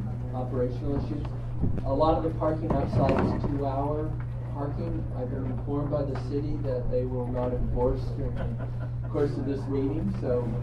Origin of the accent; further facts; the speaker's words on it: McKinleyville, California, United States; I'm from McKinleyville.